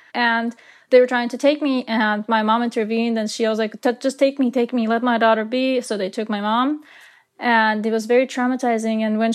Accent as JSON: {"language": "English", "country": "Iran", "tie": "born or raised there", "moved": "yes", "said": "I grew up in Iran and I went to high school. I finished high school in Iran"}